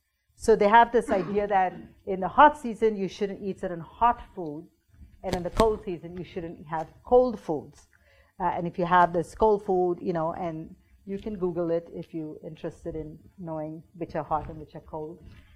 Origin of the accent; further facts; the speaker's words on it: India; as a woman growing up in India